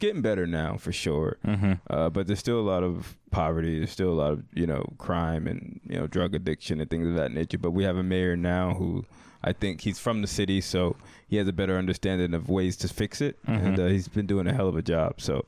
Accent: Newark, New Jersey, United States; Okay, so first part is like where we grew up. We grew up in Newark, New Jersey.

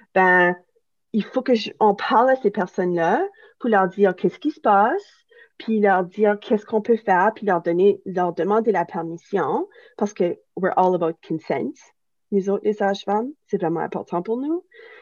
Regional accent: Moncton, New Brunswick, Canada; accent: Acadian; Moi et mon mari, on est Acadiens. En fait, on vient de Moncton, Chidiac, au Nouveau-Brunswick. Puis, vous pouvez probablement l'entendre dans mon accent.

